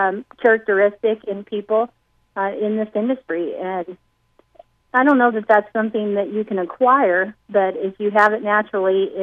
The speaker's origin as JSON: {"language": "English", "region": "Iowa", "country": "United States", "tie": "born or raised there", "said": "In the Council Bluffs area, outside of Council Bluffs."}